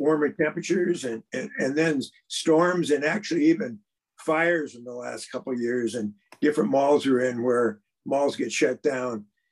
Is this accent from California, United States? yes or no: no; Burien, Washington, United States; now in Seattle, United States; I'm a third generation Washingtonian. My dad was a mailman. I grew up in Burien. Now I live in North Seattle.